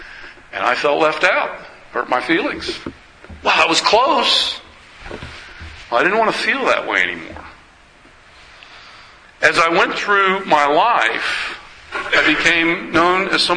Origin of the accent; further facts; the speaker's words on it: Charlotte, North Carolina, United States; born there; I was born in North Carolina, in Charlotte. When I was 5 weeks old, I was adopted by my parents.